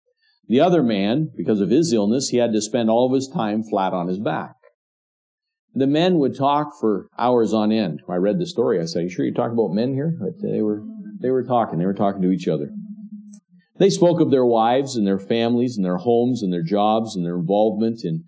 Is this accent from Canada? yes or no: yes; Canada; And so that's how the maple leaf has had its origin in our country. It's been a blessing to us.